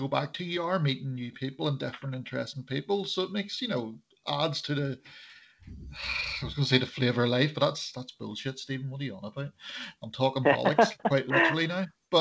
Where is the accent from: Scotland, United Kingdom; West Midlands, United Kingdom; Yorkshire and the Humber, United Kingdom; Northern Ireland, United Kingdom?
Northern Ireland, United Kingdom; accent: Northern Irish; I heard one of them mocking my Northern Ireland accent